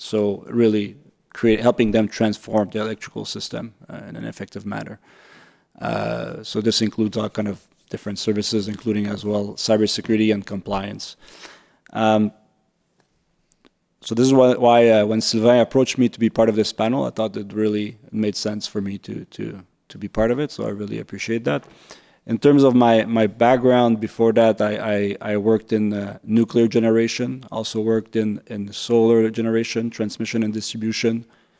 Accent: Quebec, Canada; I'm from Canada, so we're both colleagues from province of Quebec.

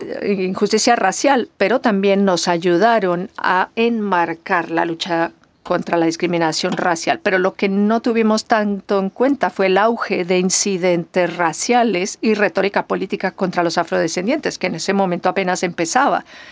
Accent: United States; como uno que se ha utilizado en Estados Unidos, de donde yo vengo

